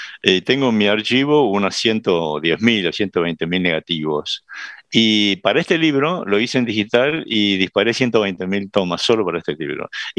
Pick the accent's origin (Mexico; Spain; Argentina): Argentina; ese problema de identidad que tiene la Argentina se proyecta después en todos los problemas subsecuentes que tiene nuestro país